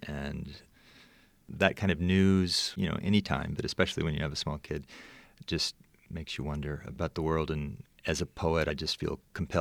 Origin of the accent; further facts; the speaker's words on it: the South, United States; Being American, you can't get away from it either. And I did grow up in the South and with parents who were Southern and who were very conscious of the history of the South and of the country.